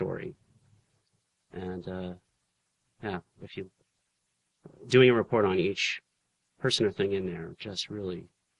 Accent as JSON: {"language": "English", "town": "Tri-Cities", "region": "Washington", "country": "United States", "tie": "born or raised there", "said": "Growing up in the Tri-Cities, it's pro-nuke, but..."}